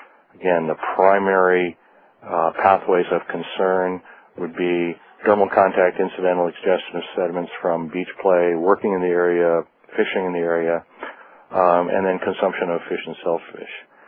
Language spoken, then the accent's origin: English; East Coast, United States; now in Seattle, United States; again, I'm originally from the East Coast, now living on the West Coast